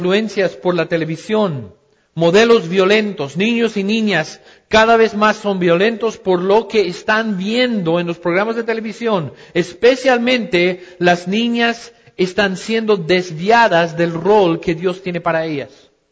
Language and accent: Spanish; United States; Allá en mi país, en los Estados Unidos